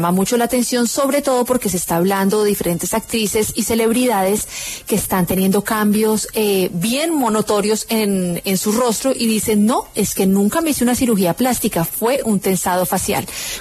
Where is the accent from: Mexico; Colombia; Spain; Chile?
Colombia; en mi casa todos eran extranjeros, pues menos yo que soy la colombiana